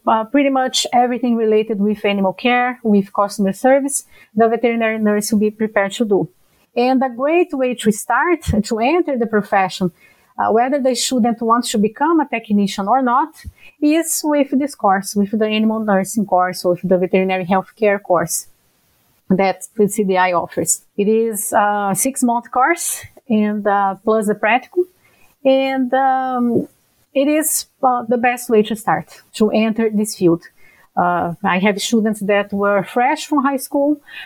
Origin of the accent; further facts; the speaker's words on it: Brazil; English is a second language; moved away as an adult; now in Canada; my background is a bit unique because I'm from Brazil. I'm not from Canada originally.